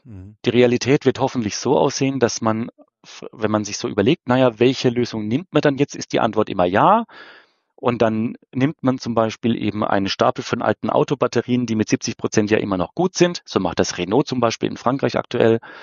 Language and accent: German; Rhineland-Palatinate, Germany; ich bin eigentlich ursprünglich aus einem komplett anderen Landstrich. Ich komme aus dem Raum der Südpfalz